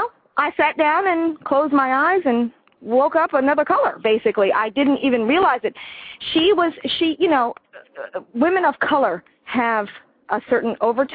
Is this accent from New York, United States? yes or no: no; Ohio, United States; now in California, United States; I'm from Ohio, and I have found the secret of youth out in California.